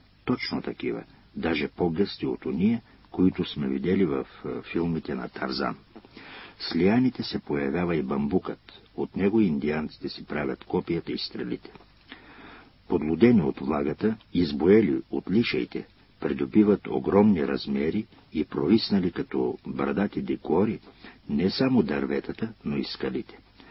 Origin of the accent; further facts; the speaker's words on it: Yavrovo, Plovdiv Province, Bulgaria; край моето родно село Яврово в Родопите.